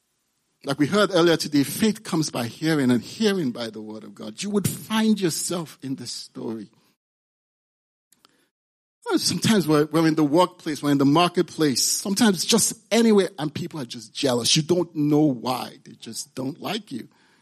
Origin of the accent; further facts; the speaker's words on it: Nigeria; So being Nigerian, some of these stories, you try to translate into Pidgin English